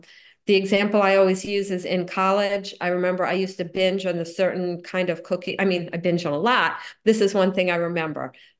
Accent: Florida, United States; now in New Jersey, United States; I grew up in Florida. I don't know why I ever left Florida to go up to the freezing cold of New Jersey, but I did.

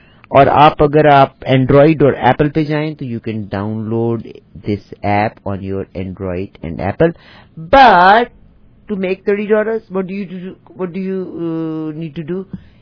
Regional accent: India; now in Canada; मुझे कहते जी एक्चुअली मैं इंडिया से हूँ।

